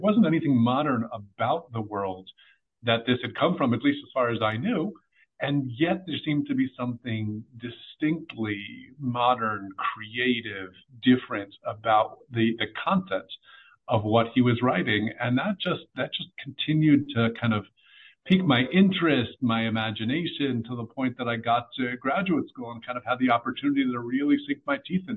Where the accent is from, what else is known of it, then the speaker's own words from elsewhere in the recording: New Jersey, United States; I came through it as probably the a rather standard modern Orthodox track growing up in Bergen County.